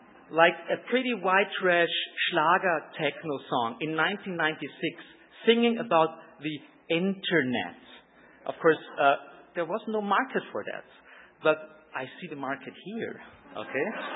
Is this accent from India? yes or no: no; Austria; first language German; English is a second language; I'm from Austria, and Austria actually looks like that. I'm from a piece of the world you maybe never go